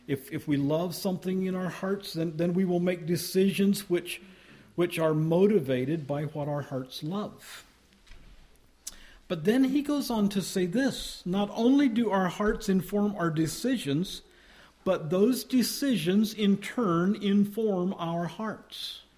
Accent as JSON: {"language": "English", "region": "Georgia", "country": "United States", "tie": "born or raised there", "also_born_or_lived": "Belize / Virginia Beach", "said": "I grew up in Georgia in a single church setting. And I moved to Belize and then to Virginia Beach."}